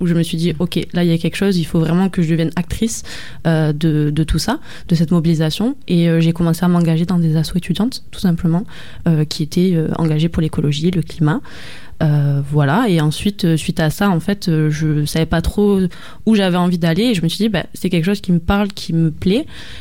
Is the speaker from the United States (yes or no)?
no; Occitanie, France; now in Marseille, France; En vrai, je viens d'Aveyron, donc je viens pas de Marseille de base.